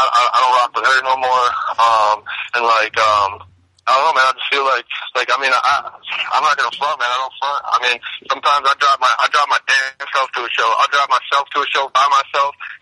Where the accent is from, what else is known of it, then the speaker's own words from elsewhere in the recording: Marion, New York, United States; Oh, I'm from Marion, New York.